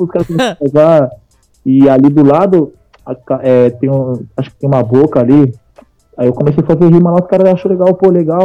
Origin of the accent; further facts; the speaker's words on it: Santos, São Paulo, Brazil; born there; Eu nasci em Santos e também não torço pro